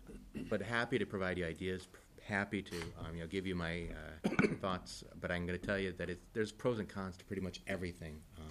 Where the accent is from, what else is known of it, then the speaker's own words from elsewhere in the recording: Wisconsin, United States; I'm from Wisconsin